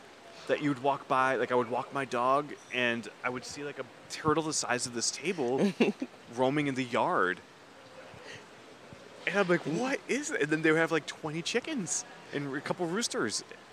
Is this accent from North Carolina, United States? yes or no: no; New Hampshire, United States; also born or lived in Boston, United States; I grew up in New Hampshire, and so Boston's my home city. And I lived there for a very long time